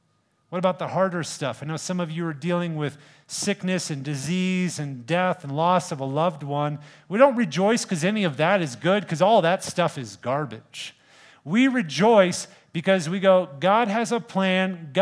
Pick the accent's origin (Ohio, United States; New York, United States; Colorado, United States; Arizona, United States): Colorado, United States; I grew up in Colorado and I climbed a bunch of 14ers